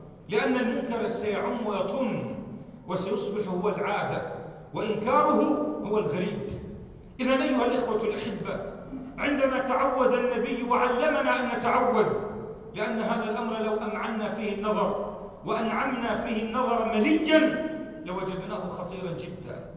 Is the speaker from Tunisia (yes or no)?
no; Lebanon; نحن اليوم نشعر بالقهر في كل مناحي حياتنا، حتى في بلدنا لبنان